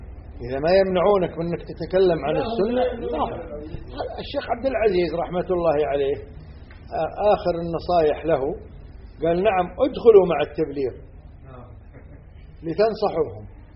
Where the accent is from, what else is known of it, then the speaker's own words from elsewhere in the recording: Kuwait; فالجامعة عندنا في الكويت ما تشترط العمر